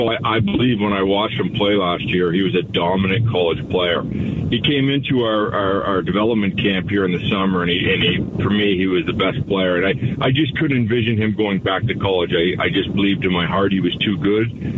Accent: Canada; I'm Canadian, and I am trying to convince myself

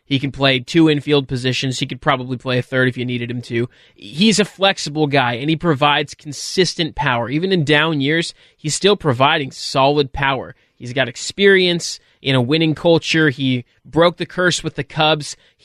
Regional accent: Redmond, Washington, United States; He grew up in Redmond, my hometown, he's still very young.

